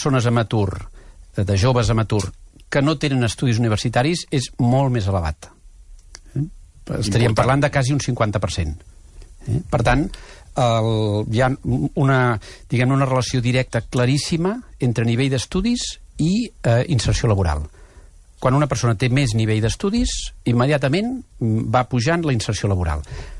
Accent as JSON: {"language": "Catalan", "region": "Catalonia", "country": "Spain", "said": "l'1 per 1.000 de la població, que som els catalans, produïm 10 vegades més"}